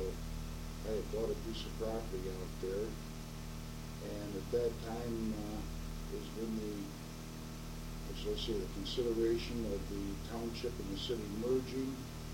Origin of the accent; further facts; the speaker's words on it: Northville, Michigan, United States; born there; I was born right here in Northville. In fact, I was born on East Main Street